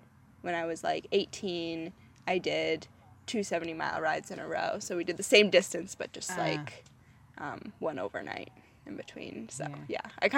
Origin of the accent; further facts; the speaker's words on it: Springfield, Massachusetts, United States; Growing up in Springfield, I have to be honest, there was always a little bit of... I don't know. We kind of had a little bit of beef with Northampton, to be honest.